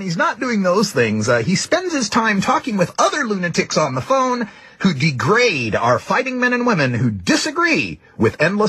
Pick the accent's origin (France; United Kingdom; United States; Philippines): United States; Idaho; now in Portland, United States; Born and raised in Idaho, moved to Portland, Oregon. Got the regular man's working perspective on these issues.